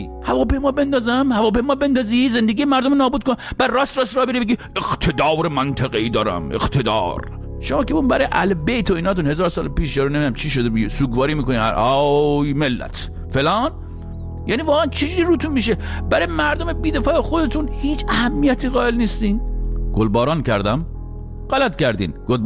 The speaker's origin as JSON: {"language": "Persian", "country": "Iran", "said": "واقعا ما چه گناهی کردیم ایرانی شدیم تو اون کشور دنیا آمدیم؟"}